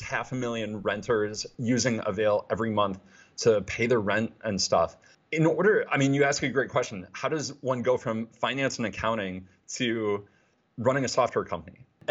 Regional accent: Midwest, United States; But while I grew up in the Midwest, went to school at a Big Ten school, University of Illinois, studied accounting and finance.

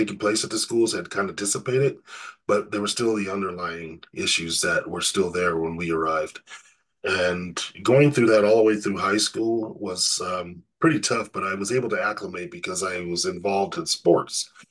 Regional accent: Riverside, California, United States; Back in 1965, I grew up in Riverside, California, and the superintendent of schools back in 1965 decided that it was time for the Riverside school system to desegregate.

